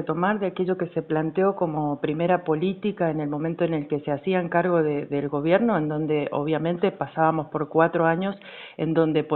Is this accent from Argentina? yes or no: yes; Argentina; todos pertenecemos a la Argentina, somos argentinos y argentinas